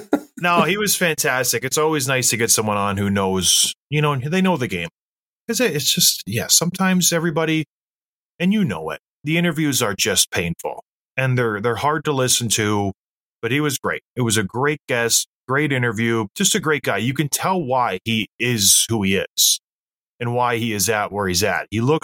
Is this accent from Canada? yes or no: yes; St. Catharines, Ontario, Canada; I'm from St. Catharines, Ontario.